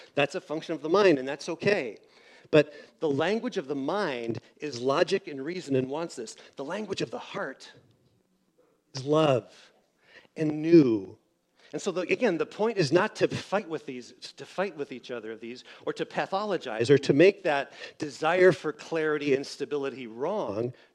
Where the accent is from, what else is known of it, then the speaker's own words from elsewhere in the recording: Seattle, Washington, United States; And he said, "Yeah, you're from Seattle." "Yeah, I'm from Seattle."